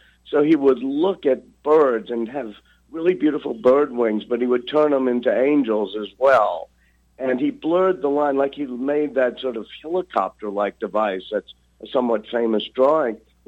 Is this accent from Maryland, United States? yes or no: no; New Orleans, Louisiana, United States; And so I think growing up in New Orleans made me one of those people who didn't get siloed.